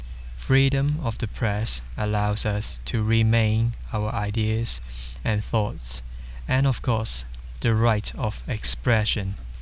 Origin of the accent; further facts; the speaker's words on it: Hong Kong; English is a second language; Hello everyone … I am from Hong Kong, China.